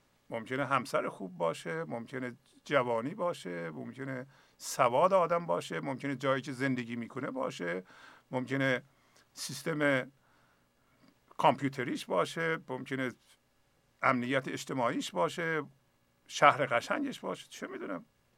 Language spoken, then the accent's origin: Persian; Iran; ما ایرانی هستیم، هیچ کس نمیتونه حرفی بزنه در این مورد